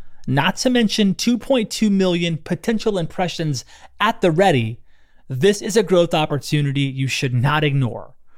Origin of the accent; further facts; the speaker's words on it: Louisiana, United States; now in Austin, United States; I am in Austin, Texas. Our studio's here. And then I'm originally from Louisiana.